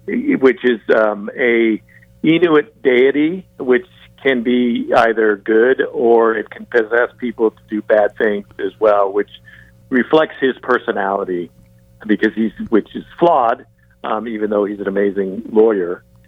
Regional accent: Idaho, United States; also born or lived in Alaska; I was born in Alaska, but I grew up in Idaho

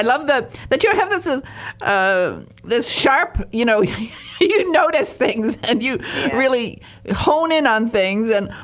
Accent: Detroit, Michigan, United States; I grew up in Detroit. When I was in third grade, we moved to Detroit, and I lived in Highland Park on Glendale Avenue.

